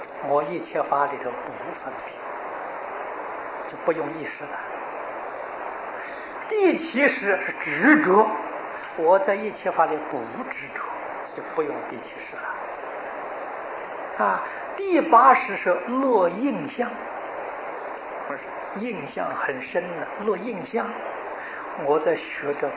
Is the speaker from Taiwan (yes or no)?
no; China; 就是我们中国人讲的三心二意呀